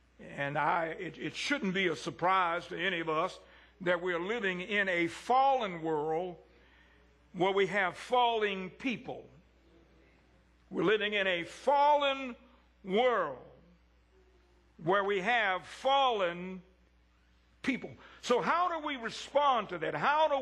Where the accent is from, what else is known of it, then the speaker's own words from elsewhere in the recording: Scottsburg, Virginia, United States; I am from Scottsburg, Virginia, and we say Eutychus